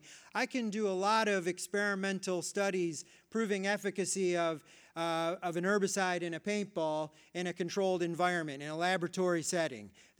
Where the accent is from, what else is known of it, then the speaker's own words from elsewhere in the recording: Michigan, United States; moved away as an adult; now in Hawaii, United States; I'm from Michigan originally. I've been in Hawaii for almost 20 years